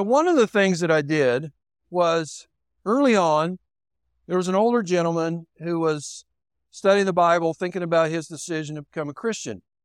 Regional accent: the South, United States; I like soul food. I'm from the South.

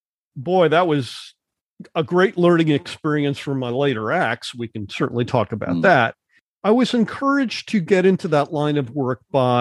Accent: New Haven, Connecticut, United States; I'm going to take you back to when I was about 5 or 6 years old growing up in New Haven, Connecticut.

